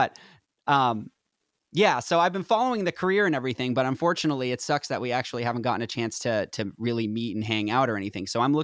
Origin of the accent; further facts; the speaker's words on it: Northeast, United States; I always like to ask that because I'm from the Northeast.